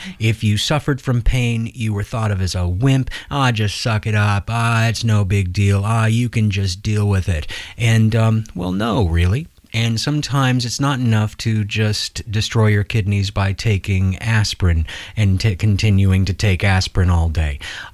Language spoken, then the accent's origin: English; Iowa, United States; When I was growing up in Iowa, those were things that we took, we just took for granted